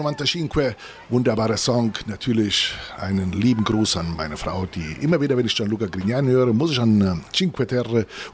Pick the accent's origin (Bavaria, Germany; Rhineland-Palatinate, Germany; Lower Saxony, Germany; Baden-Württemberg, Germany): Rhineland-Palatinate, Germany; Nackenheim; auch aus Nackenheim